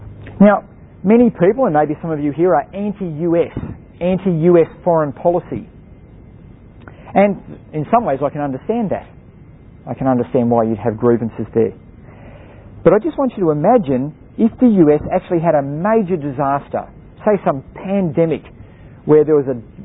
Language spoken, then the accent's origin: English; Australia; And so we as an Australian nation in our constitution recognise this.